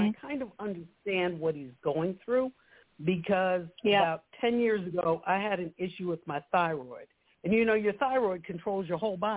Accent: Munich, Bavaria, Germany; also born or lived in New York; now in United States; I'm a transplant from New York to Virginia. Actually, from Munich, Germany.

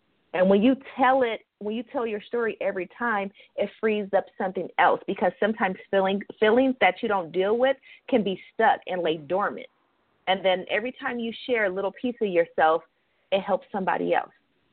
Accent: Los Angeles, California, United States; because I'm coming, because I'm from Los Angeles, to your workshop

